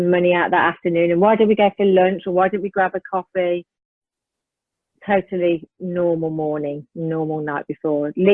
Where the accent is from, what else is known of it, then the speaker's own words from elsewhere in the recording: Birmingham, West Midlands, United Kingdom; I come from Birmingham, but I can be posh with my chaise-long.